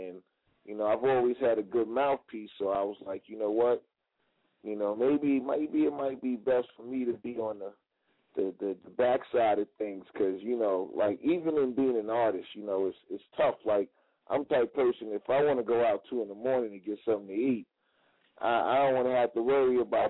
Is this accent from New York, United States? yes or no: yes; Brooklyn, New York, United States; I'm born and bred in Brooklyn, Lafayette Garden Projects and whatnot